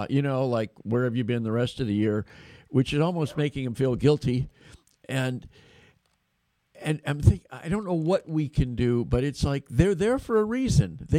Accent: Portland, Oregon, United States; born there; I was born in Portland, and we still have relatives up here, and we've been lifelong Catholics, and we love the state of Oregon

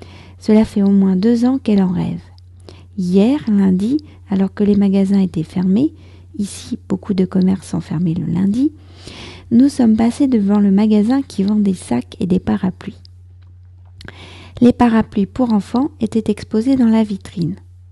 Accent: France; je suis française, j'habite près de Paris

